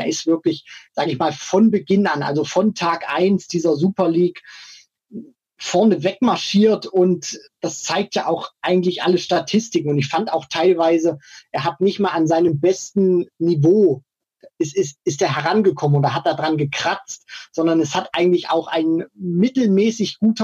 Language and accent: German; Thuringia, Germany; Ich komme ja auch aus Thüringen.